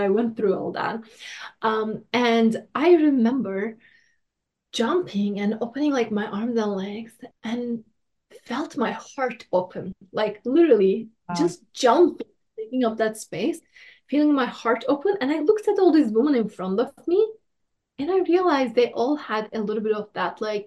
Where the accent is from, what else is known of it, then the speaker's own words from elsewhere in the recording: Turkey; growing up in Turkey, and a lot of things I say, oh, because I grew up in Turkey